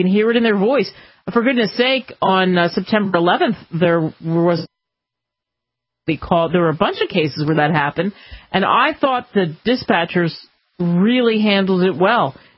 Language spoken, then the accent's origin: English; Pennsylvania, United States; In the NFL, I know, because I grew up outside of Philadelphia, and we hated those Redskins.